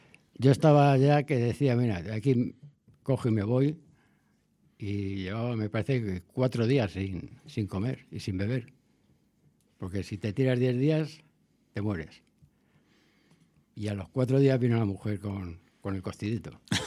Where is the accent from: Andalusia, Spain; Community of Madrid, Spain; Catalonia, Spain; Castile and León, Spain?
Community of Madrid, Spain; Madrid; born there